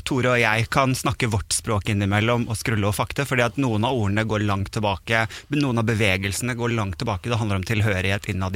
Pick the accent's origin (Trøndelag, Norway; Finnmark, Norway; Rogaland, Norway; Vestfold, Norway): Vestfold, Norway; Sandefjord; moved away as an adult; also born or lived in Bodø; now in Oslo, Norway; jeg er jo vokst opp i Sandefjord, og så er jeg egentlig nordfra da, som du nevnte. Ja. Jeg er fra Bodø, Kjerringøy i Bodø. Men da jeg da flyttet til Oslo som 18-åring